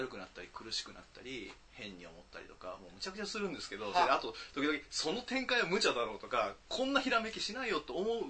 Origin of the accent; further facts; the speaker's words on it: Tenri, Nara, Japan; also born or lived in Hyogo; 生まれたのは兵庫県なんですけども、はい、小学生中学生高校生とずっと天理にいて、